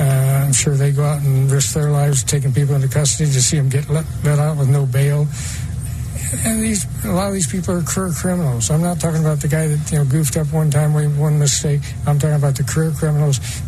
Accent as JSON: {"language": "English", "region": "Illinois", "country": "United States", "tie": "born or raised there", "said": "When I was a kid, when I was 10, I had a gun, and I grew up in Illinois."}